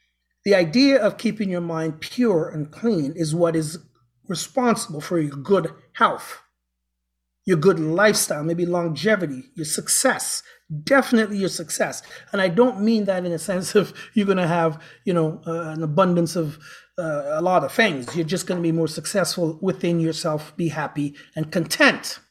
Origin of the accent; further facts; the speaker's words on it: Canada; But it is part of being a Canadian, eh?